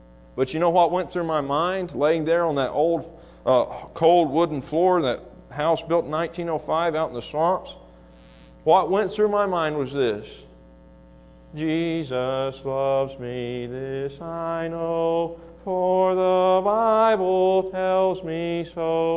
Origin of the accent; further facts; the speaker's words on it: Florida, United States; Now I'm from Florida, I'm from the Panhandle area, I'm a little ignorant in some areas